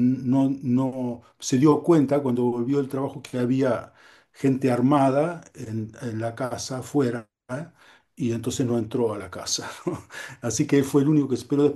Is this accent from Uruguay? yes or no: yes; Uruguay; moved away; also born or lived in Argentina; En 2 años habíamos conseguido documento de identidad argentina y radicalización. Como uruguayos, digamos, teníamos esas posibilidades.